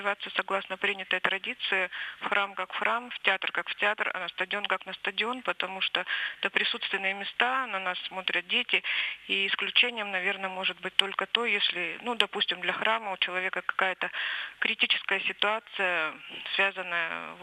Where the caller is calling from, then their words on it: Yekaterinburg, Sverdlovsk Oblast, Russia; я звоню из Екатеринбурга